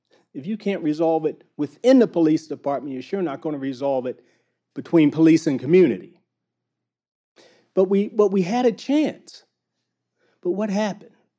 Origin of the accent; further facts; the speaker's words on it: Baltimore, Maryland, United States; I grew up in Baltimore, and I think back to the 1960s when I'm downtown Baltimore on Howard Street with some friends